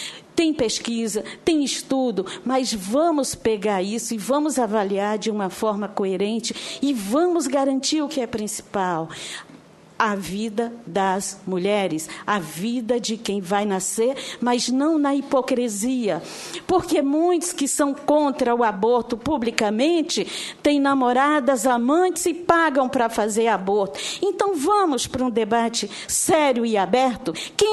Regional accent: Rio de Janeiro, Brazil; Eu sou do Rio de Janeiro

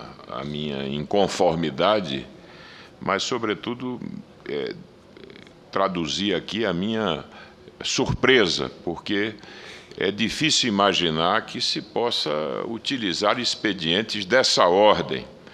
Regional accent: Pernambuco, Brazil; E quero também, como pernambucano, dar um testemunho

